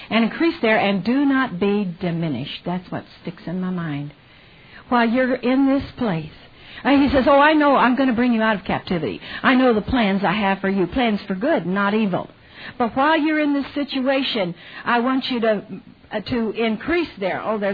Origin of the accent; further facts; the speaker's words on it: Texas, United States; You know, I'm from Texas, and I remember hearing a lot of saying